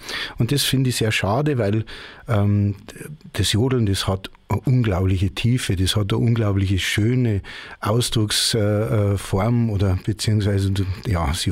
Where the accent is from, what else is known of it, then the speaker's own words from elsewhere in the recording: Bavaria, Germany; was halt so traditionell bei uns in Bayern ist. Und ich bin dann mit 7 Jahren, habe ich den Königsjodler schon sehr gut gekonnt